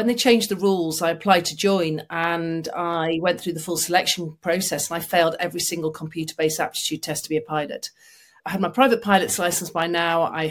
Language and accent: English; Manchester, North West England, United Kingdom; I was growing up in Northern England in Manchester, and, you know, you're not exactly surrounded by inspiration in that area of the world.